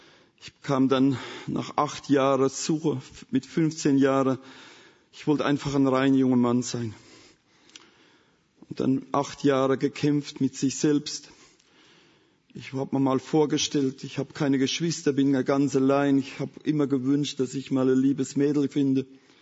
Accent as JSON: {"language": "German", "region": "Rhineland-Palatinate", "country": "Germany", "accent": "Palatinate dialect", "said": "Ihr merkt, ich komme aus der Pfalz, habe Dialekt und ich möchte mich jetzt schon für eure Mühe bedanken, mich zu verstehen."}